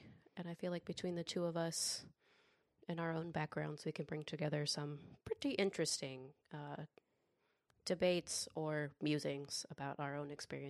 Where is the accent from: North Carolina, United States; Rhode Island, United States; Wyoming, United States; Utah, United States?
Wyoming, United States; I grew up in Wyoming, famously known for giving women the right to vote and a very high population of cattle.